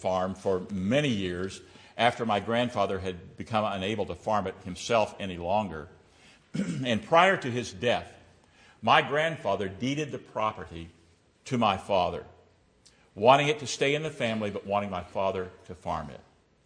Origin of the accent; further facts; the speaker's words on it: Missouri, United States; But growing up in Missouri, I've seen something similar to that. Living in southwest Missouri, even when we had drought, there was usually enough pasture.